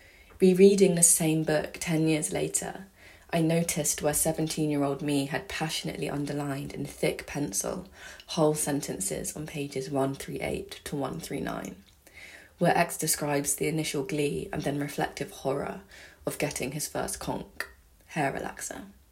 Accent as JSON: {"language": "English", "town": "Brighton", "region": "South East England", "country": "United Kingdom", "tie": "born or raised there", "said": "I grew up in Brighton, a predominantly white seaside city on the south coast of England"}